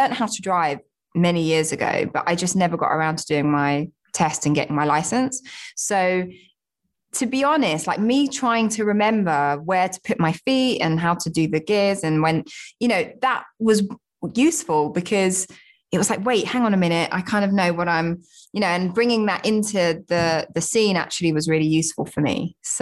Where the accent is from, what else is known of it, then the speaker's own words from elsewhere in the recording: Southend-on-Sea, East of England, United Kingdom; now in London, United Kingdom; I'm not like native to London. I grew up just outside in Southend-on-Sea in Essex, but I have lived in London for many years. Like a lot of my family are from London. So I've grown up in and out of London